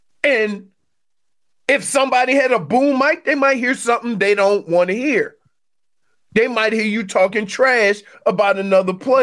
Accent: Louisiana, United States; And I grew up in the real South, not this BS South down here. I grew up in Louisiana, where the N-word was nothing nice, okay?

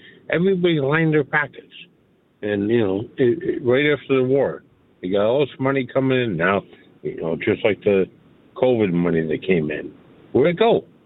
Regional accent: Buffalo, New York, United States; You know, I still live in North Buffalo. I grew up on Linden Avenue, which I'm sure you know where Linden Avenue is, where the Viaduct is when you're going to school.

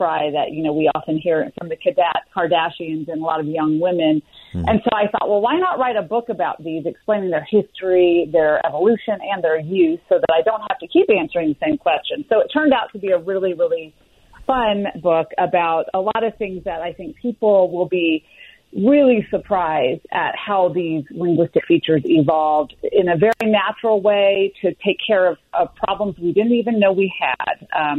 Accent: Memphis, Tennessee, United States; So I grew up in the South. I'm from Memphis, actually, originally.

